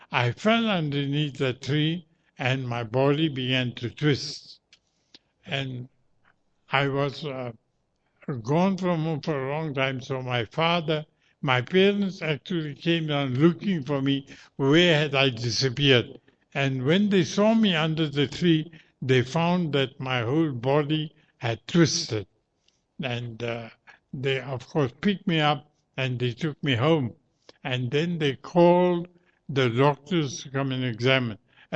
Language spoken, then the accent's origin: English; Durban, KwaZulu-Natal, South Africa; born there; my father had started a business in Overport in Durban, and I was born in 1940 in Overport.